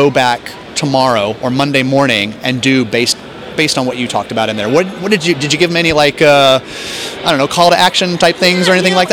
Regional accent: San Diego, California, United States; I'm from there. And I'm from San Diego, so.

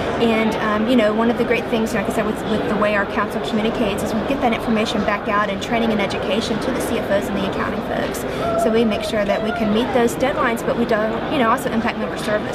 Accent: Florida, United States; I've never been to Disneyland, and I'm from the Disney World part of the country

